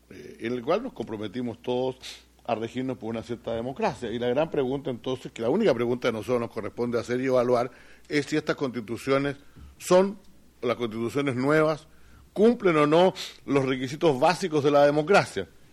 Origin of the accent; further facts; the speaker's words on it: Chile; se hizo en mi país, en Chile, hace apenas 2 años y medio atrás